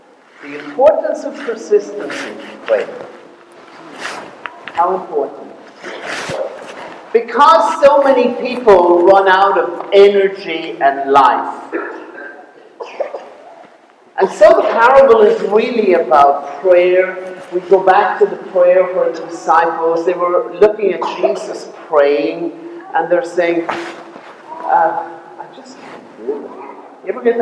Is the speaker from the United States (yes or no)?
no; Ireland; When I was growing up in Ireland